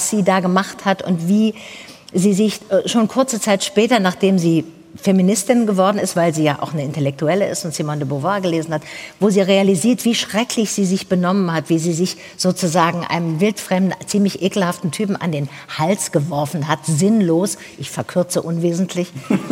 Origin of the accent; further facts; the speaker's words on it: Tübingen, Baden-Württemberg, Germany; Jedenfalls gibt es es in meiner Heimatstadt Tübingen.